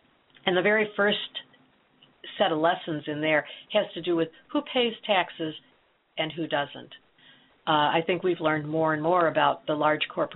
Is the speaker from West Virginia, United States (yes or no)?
no; Dubuque, Iowa, United States; And I just remember one in Dubuque, which is kind of my hometown